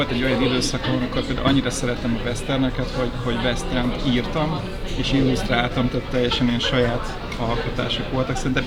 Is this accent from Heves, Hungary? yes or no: no; Kecskemét, Bács-Kiskun, Hungary; Kecskemét, igen.